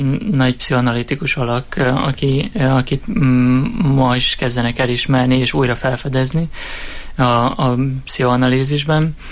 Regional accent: Miskolc, Borsod-Abaúj-Zemplén, Hungary; Én Miskolcon születtem, és a Miskolcon is jártam a gimnáziumban, a Herman Ottó gimnáziumban.

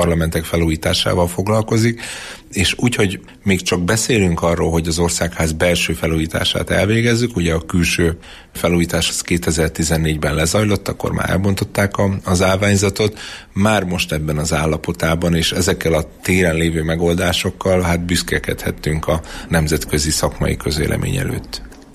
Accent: Miskolc, Borsod-Abaúj-Zemplén, Hungary; Én jó magam miskolci vagyok

